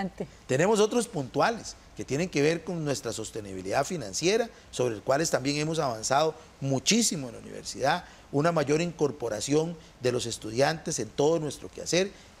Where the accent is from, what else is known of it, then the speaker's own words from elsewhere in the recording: Costa Rica; El día que nosotros perdamos ese carácter como sociedad costarricense